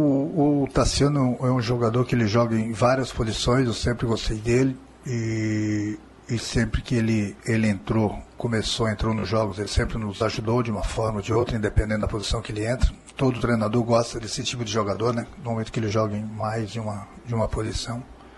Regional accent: Rio Grande do Sul, Brazil; E eu posso criticar bastante, porque eu sou gaúcho.

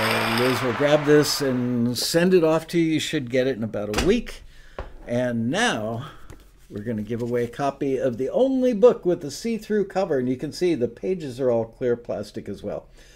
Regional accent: Ottawa, Illinois, United States; cause I grew up in Ottawa, Illinois, and the Fox River and the Illinois River actually met in beautiful downtown Ottawa, Illinois.

